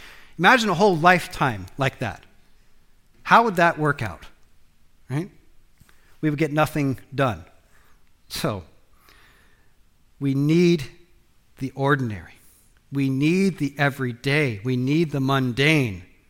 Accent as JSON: {"language": "English", "country": "United States", "said": "because I'm an American and that's why I like my porridge."}